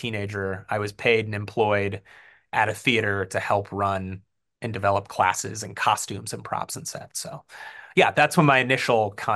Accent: Davenport, Iowa, United States; So I grew up in Davenport. I grew up in the west end of Davenport over by Gunchy's Pizza, went to Hayes Elementary, Smart, and then West High.

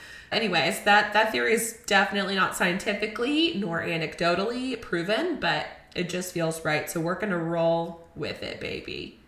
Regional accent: Texas, United States; I'm from Texas. Breathe Texas. I went to UT.

